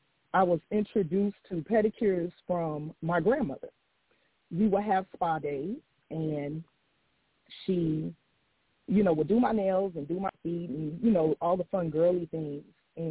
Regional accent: Augusta, Georgia, United States; I am from Augusta, a Georgia native.

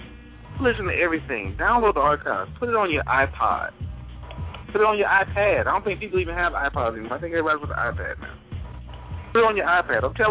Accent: Mississippi, United States; We all know what a hurricane can do and how it can affect us. Trust us. We're all from Mississippi. Myself, I'm from the coast. I know firsthand what these hurricanes can do.

